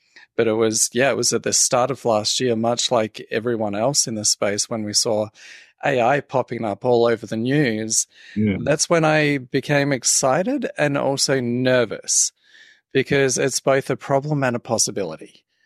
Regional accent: Australia; Yeah, I'm originally from Australia, as people will be trying to work out from the accent.

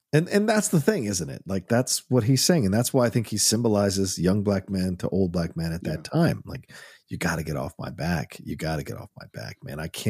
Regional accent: United States; like I'm American, very much gravitated to the American life.

